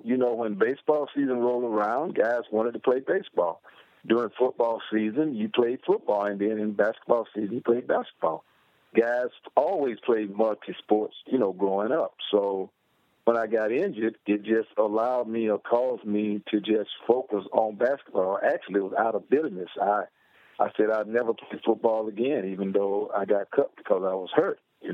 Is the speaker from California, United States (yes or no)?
no; Winter Haven, Florida, United States; I grew up in Winter Haven, Florida, and baseball was the king here because the Boston Red Sox used to spring train here.